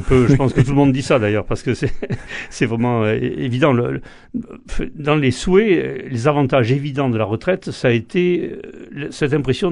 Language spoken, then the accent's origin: French; Toulouse, Occitanie, France; Donc je suis Toulousain. Moi, je suis né à Toulouse et j'ai toujours vécu à Toulouse.